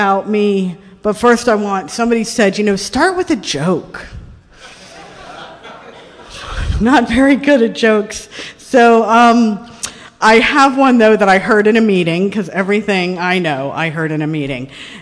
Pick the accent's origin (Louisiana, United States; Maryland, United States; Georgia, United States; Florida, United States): Florida, United States; Fort Lauderdale; I am from Fort Lauderdale, Florida, born and raised there.